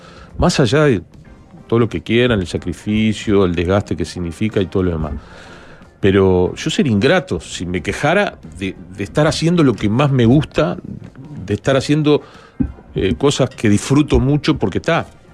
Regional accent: Cardal, Florida, Uruguay; yo me vengo de Cardal, que soy de allá, de Florida, el pueblo donde nació el Plan Ceibal.

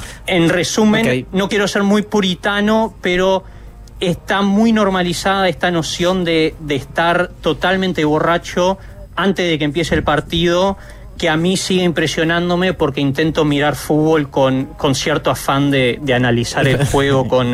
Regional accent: Uruguay; moved away; Como un uruguayo diaspórico, nostálgico

